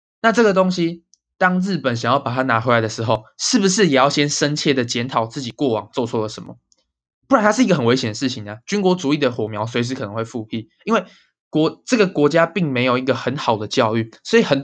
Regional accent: Taiwan; 那我们身为台湾人，我们更不应该去帮他们护航

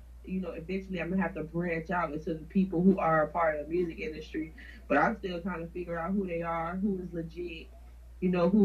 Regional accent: Jacksonville, Florida, United States; also born or lived in Philippines / Virginia Beach / New Orleans; I'm not from Jacksonville, but I was raised in Jacksonville. I was born in the Philippines. My mom's Filipino, and I lived in Virginia Beach, and I lived in New Orleans, but I was raised here in Jacksonville.

